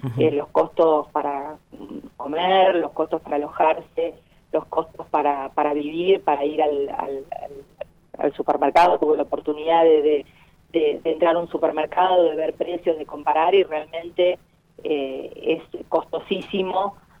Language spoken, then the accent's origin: Spanish; Argentina; vale la pena poder, como argentino, poder visitar